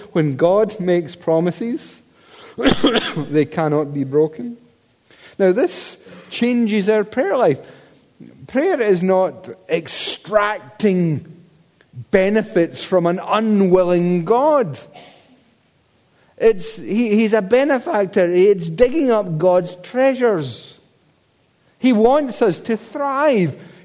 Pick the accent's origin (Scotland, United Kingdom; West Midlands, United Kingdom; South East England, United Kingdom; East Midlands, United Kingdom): Scotland, United Kingdom; Paisley; Now, I'm from Paisley. I'm not normally taken in. I'm cynical.